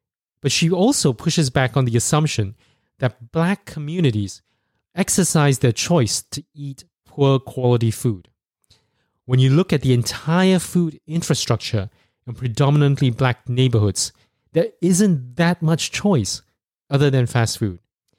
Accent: Singapore; I'm from Singapore

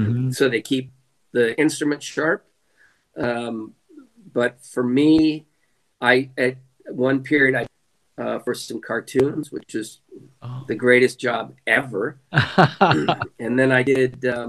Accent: Newport Beach, California, United States; Well, I was raised down in Newport Beach, went to University of Southern California.

